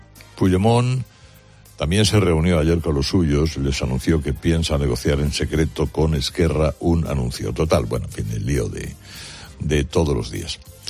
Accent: Spain; Somos muchos los españoles interesados por Argentina

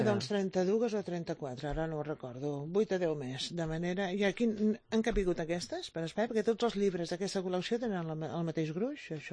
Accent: Barcelona, Catalonia, Spain; jo sóc de Barcelona, els meus pares són de Barcelona. Hi ha un fil de la meva família que se va molt enrere.

